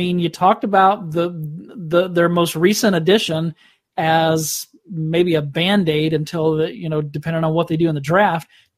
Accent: Arkansas, United States; also born or lived in Oklahoma; Y'all don't know that I grew up in Arkansas. You probably don't know that. I spent my entire teenage life there, so I'm an Arkansas Razorback. But I lived for 17 years in Oklahoma

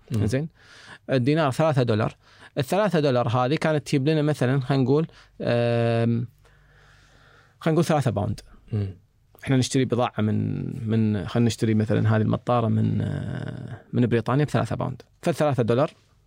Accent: Kuwait; عندنا في الكويت

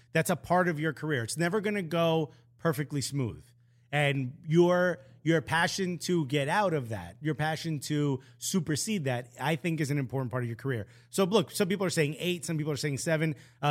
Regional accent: New York City, New York, United States; As a New Yorker, it's like, I get mad at when people do this, right?

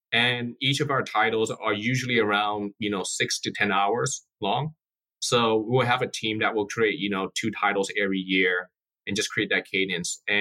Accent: San Francisco, California, United States; I came when I was 1 year old. I grew up in San Francisco and pretty much have a pretty standard upbringing.

